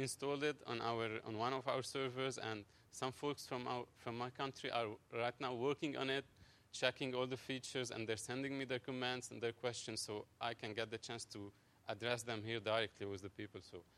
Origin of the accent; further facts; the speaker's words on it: Lebanon; from Lebanon.